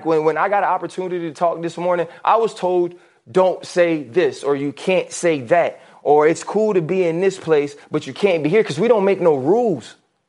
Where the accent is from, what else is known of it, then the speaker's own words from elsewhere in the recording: New Orleans, Louisiana, United States; born there; This is my freaking country. I was born in Algiers, New Orleans, Louisiana, the USA.